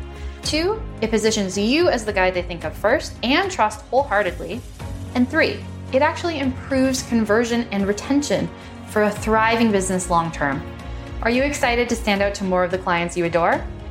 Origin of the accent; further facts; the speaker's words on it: Toronto, Ontario, Canada; I grew up in Toronto. I lived through the year 2002.